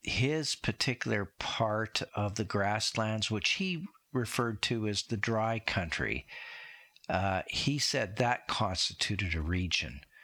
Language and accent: English; Saskatchewan, Canada; I grew up in Saskatchewan, and one of the writers that I grew up with was Wallace Stegner.